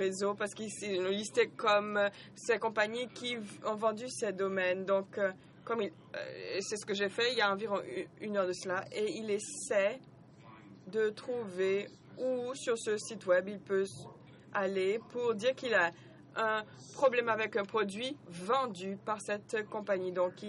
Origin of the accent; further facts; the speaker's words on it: Ireland; French is a second language; je suis irlandais. Vous avez sûrement peut-être deviné à mon accent.